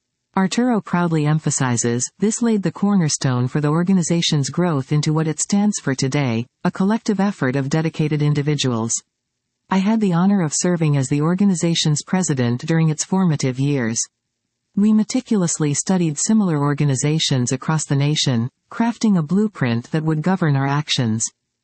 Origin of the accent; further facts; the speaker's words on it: McAllen, Texas, United States; My roots run deep in McAllen. I grew up right here on Fresno and 10th Street, a place that holds a special significance in my heart.